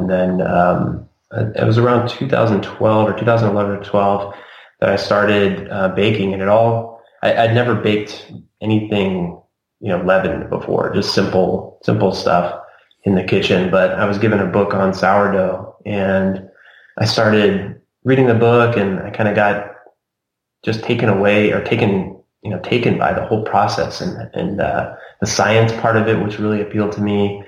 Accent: United States; I grew up here in the States, but my family's pretty hardcore Italian

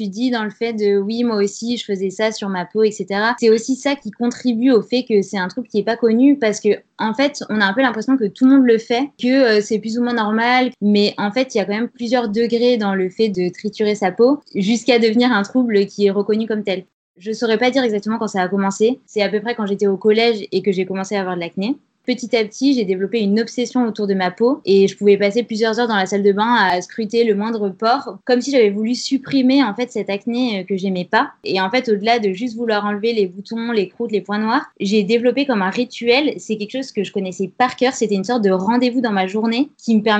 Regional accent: Grenoble, Auvergne-Rhône-Alpes, France; J'ai 29 ans, je viens de Grenoble

